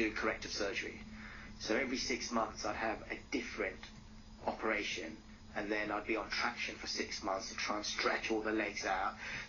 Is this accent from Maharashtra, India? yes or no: no; Kolkata, West Bengal, India; born there; when I was born in Calcutta